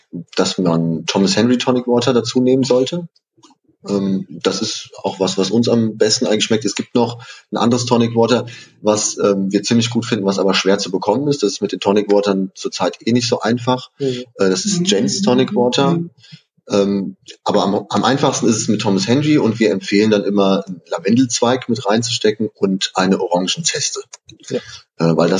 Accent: Hirschberg, Baden-Württemberg, Germany; ich wohne direkt in Hirschberg und etwas aus diesem Ort, wo meine Heimat ist, mitzunehmen

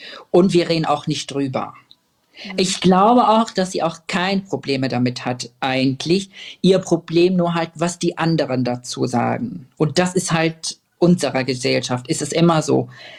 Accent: Syria; now in Germany; wir sind aus Syrien, wir sind gerade angekommen und ich weiß nicht, was ich machen soll.

